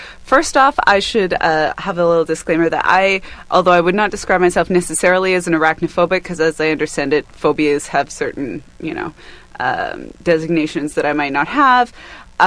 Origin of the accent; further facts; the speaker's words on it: British Columbia, Canada; they are supposed to live in the wild, where I grew up in the South Okanagan, which also, you know, created a lot of nightmares.